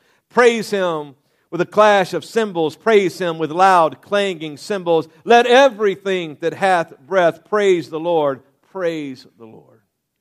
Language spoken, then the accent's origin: English; Louisiana, United States; now in Kansas City, United States; I was raised in Louisiana, so I'm a Saints fan.